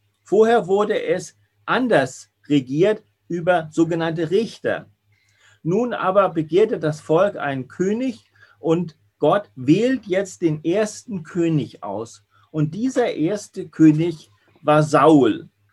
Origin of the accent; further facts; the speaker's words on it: Switzerland; now in Germany; ich kann sozusagen auch als Schweizer ganz normal in Deutschland leben